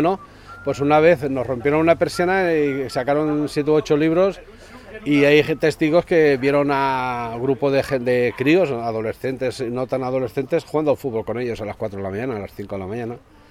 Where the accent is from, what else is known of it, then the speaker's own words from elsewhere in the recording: Valencia, Valencian Community, Spain; now in Cantabria, Spain; Yo vengo de Valencia, lo que tengo más es Mediterráneo y de aquella zona.